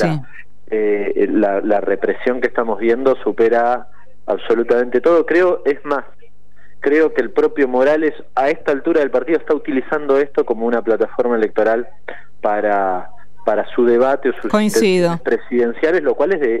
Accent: Argentina; como argentinos nos conmueve de la misma forma

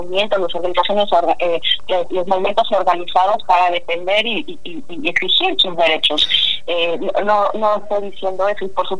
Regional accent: Mexico; las condiciones del sistema político mexicano. En mi país

